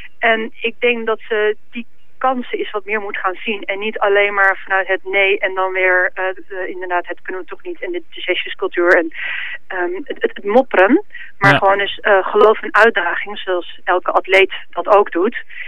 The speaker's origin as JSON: {"language": "Dutch", "country": "Netherlands", "said": "Kijk, wij als Nederlanders zijn gewoon in staat om dit soort evenementen te organiseren"}